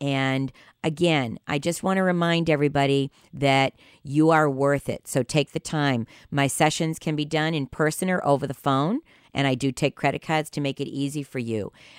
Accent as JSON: {"language": "English", "town": "Boston", "region": "Massachusetts", "country": "United States", "said": "I'm from Boston, so people sometimes give me a little bit of a hard time about my accent."}